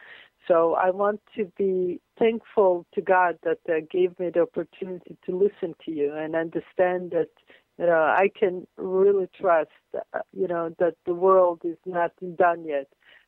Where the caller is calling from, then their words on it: Israel; And, you know, I'm talking from Israel. The Middle East is in the uproar, and we cannot calm ourselves enough.